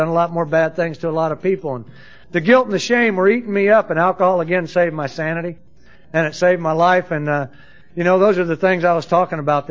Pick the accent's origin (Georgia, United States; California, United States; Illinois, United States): California, United States; Valencia; Now, I'm from Valencia, not Hollywood, okay?